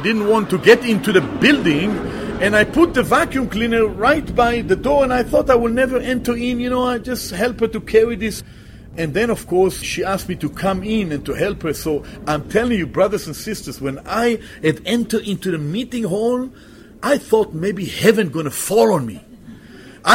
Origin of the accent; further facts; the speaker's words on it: Israel; now in Canada; years ago when I came to Canada from Israel, and I never in my life have entered into a church building.